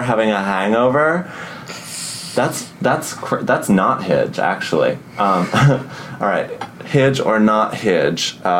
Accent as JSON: {"language": "English", "region": "New York", "country": "United States", "said": "Everything relates to the subway because I'm a New Yorker."}